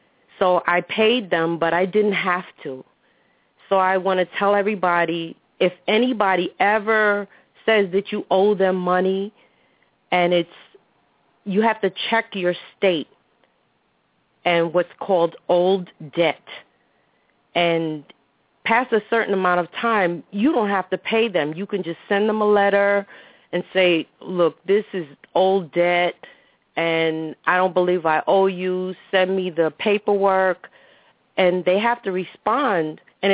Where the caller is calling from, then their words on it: New York, United States; from New York.